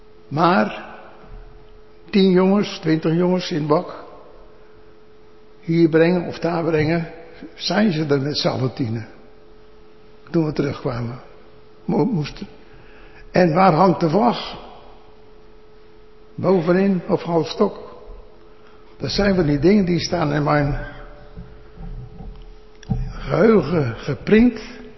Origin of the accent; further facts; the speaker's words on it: Bleiswijk, South Holland, Netherlands; born there; ik woon in Blijswijk, ik ben geboren in Blijswijk.